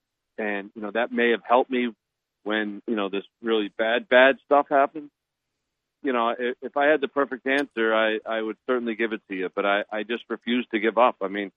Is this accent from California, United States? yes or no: no; Connecticut, United States; it's an honor to be recognized in, you know, my home state, you know, where I grew up in Connecticut.